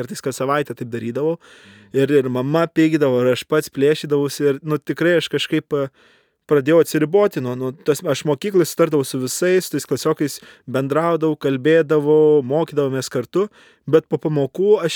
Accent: Varėna, Alytus County, Lithuania; aš augau Varėnoj, tai gražus, nuostabus miestelis, bet vis dėlto provincija.

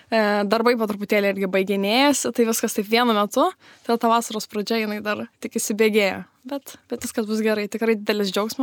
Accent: Klaipėda, Klaipėda County, Lithuania; now in Vilnius, Lithuania; Aš kaip prisistatinėju, tai taip jokingai sakau, kad šiaip esu iš Klaipėdos, gyvenu Vilniuje, bet studijuoju Kaune.

